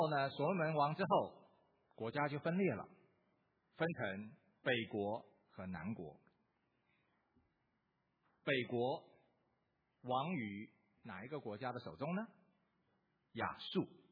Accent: China; 就是用我们中国人讲了一句话不太好听的话

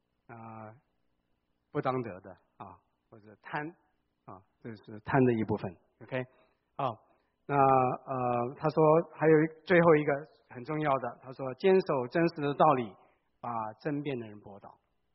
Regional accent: China; 不是说美国人不注重感情，我们中国人非常注重感情

